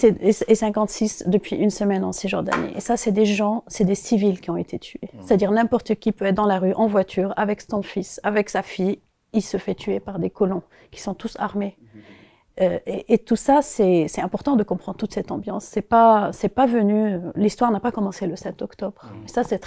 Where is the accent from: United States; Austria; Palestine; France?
Palestine; Ramallah, West Bank; moi, je suis de Ramallah, il y a des jours où on me dit, tu n'as plus le droit d'aller à Bethléem, tu restes dans ton ghetto.